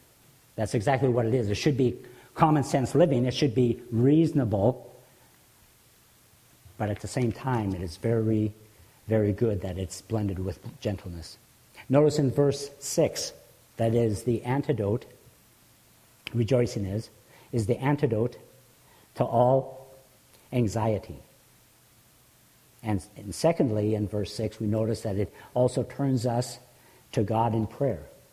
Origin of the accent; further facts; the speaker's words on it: North Dakota, United States; I was brought up in North Dakota, saw a lot of deer.